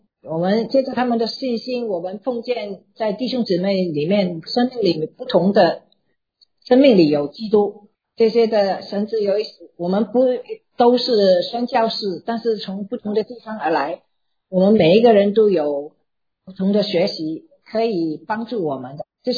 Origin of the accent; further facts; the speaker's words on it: Germany; moved away as an adult; now in United States; 我并不是在基督徒家庭里长大的，我在德国长大，我读完大学，我在慕尼赫的医院那里做训练